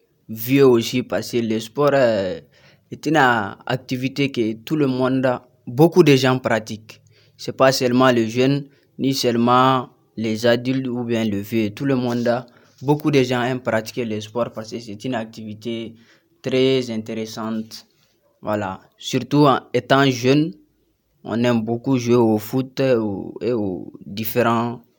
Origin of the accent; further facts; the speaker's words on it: Gao, Mali; Je viens de Gao, plus précisément Cercle d'Ansongo. Je suis ici pour les études.